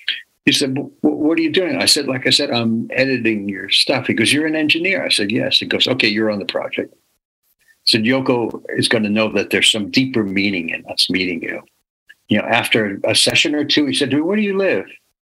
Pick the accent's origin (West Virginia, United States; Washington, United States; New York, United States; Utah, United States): New York, United States; New York City; And I said, I'm born and raised in New York City.